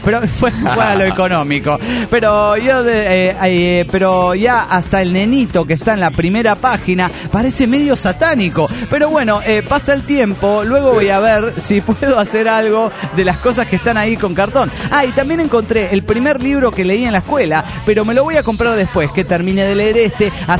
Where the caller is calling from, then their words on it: La Paz, Baja California Sur, Mexico; de La Paz, Baja California Sur.